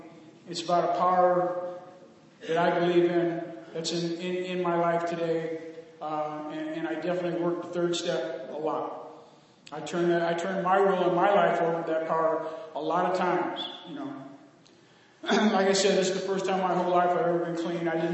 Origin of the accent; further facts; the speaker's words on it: California, United States; I come from the West Coast of California.